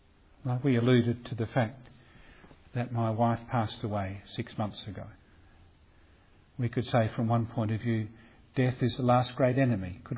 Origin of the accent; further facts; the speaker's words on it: South Australia, Australia; I grew up in the Barossa Valley.